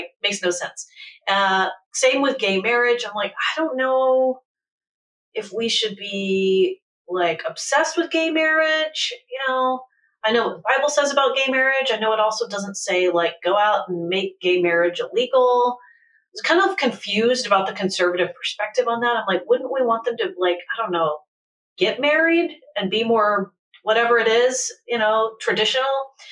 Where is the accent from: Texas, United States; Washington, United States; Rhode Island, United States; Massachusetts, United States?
Texas, United States; also born or lived in California; I used to live in California. I've lived all of my adult life in California, but I grew up in Texas.